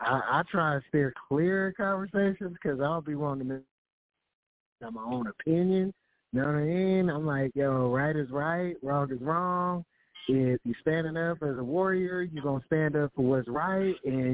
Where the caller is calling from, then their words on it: Phoenix, Arizona, United States; I'm calling from Phoenix, Arizona.